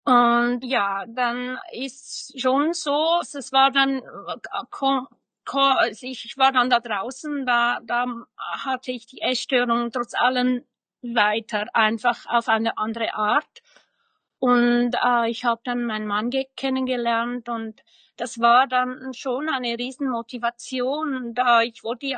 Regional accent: Switzerland; wie man hört, komme ich aus der Schweiz

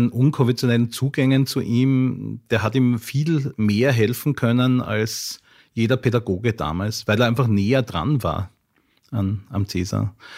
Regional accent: Graz, Styria, Austria; Also ich bin in einer sehr liebevollen Familie und Umgebung aufgewachsen in Graz, Maria Trost, sehr bürgerlich, ganz normal. Vater war Eisenbahner, Mutter Bauingenieurin.

